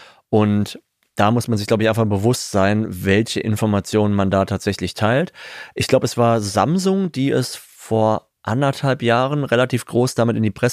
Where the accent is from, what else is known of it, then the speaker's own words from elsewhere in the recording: Wuppertal, North Rhine-Westphalia, Germany; wie man das so gerne bei uns in Wuppertal sagt.